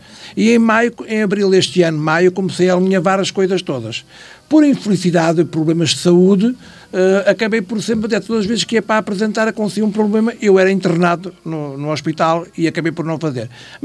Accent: Alcochete, Lisbon, Portugal; now in Penafiel, Portugal; eu fiz teatro muitos anos lá embaixo no Sul, sou de Alcochete, como já toda a gente sabe

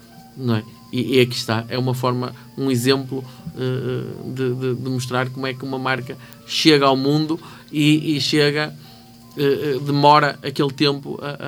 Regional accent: Portugal; porque nós somos portugueses e vamos a essa festa

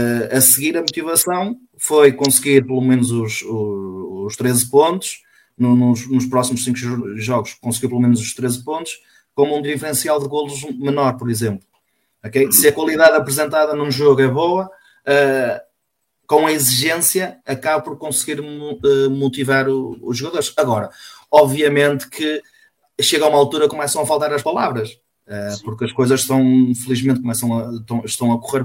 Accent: Castelo de Paiva, Norte, Portugal; now in Lousada, Portugal; eu sou natural de Castelo de Paiva, embora esteja a residir em Lousada, sou natural de Castelo de Paiva

